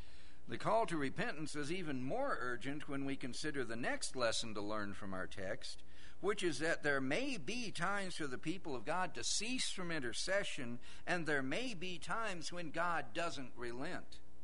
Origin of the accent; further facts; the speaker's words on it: United States; But yes, I'm an American. I love this country.